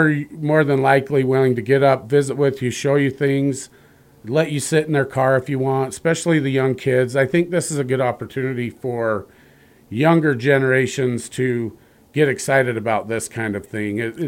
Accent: Helper, Utah, United States; growing up in Helper, we've attended every year.

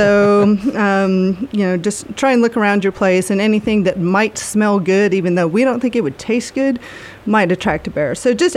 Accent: Oklahoma, United States; now in Sheridan, United States; Well, originally I'm from Oklahoma.

